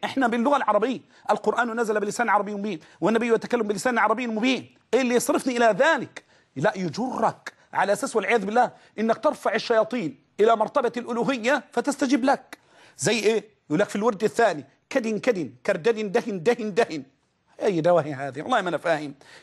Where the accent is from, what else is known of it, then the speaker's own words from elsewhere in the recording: Egypt; تعرفين الناس كانوا عندنا في مصر من بس من 20 سنة فات 30 سنة